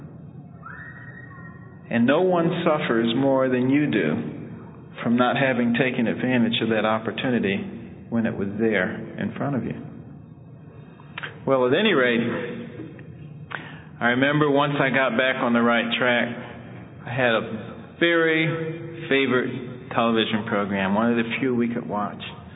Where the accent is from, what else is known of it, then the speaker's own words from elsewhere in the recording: Detroit, Michigan, United States; there I was coming from Southwestern High School in inner city Detroit.